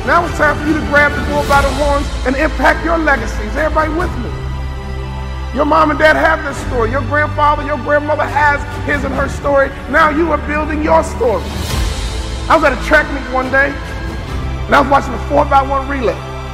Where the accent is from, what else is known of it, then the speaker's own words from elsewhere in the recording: Chicago, Illinois, United States; I'm from Chicago. I've never been to a thug retirement party.